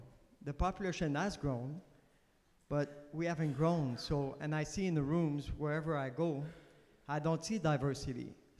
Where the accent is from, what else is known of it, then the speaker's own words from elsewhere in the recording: Canada; Because I'm from Canada